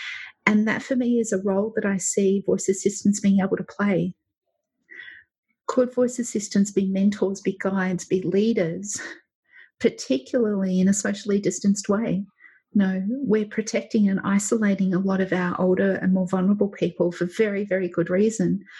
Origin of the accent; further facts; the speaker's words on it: Geelong, Victoria, Australia; I'm from Geelong, so coffee's about as hipster as I get, I'm sorry.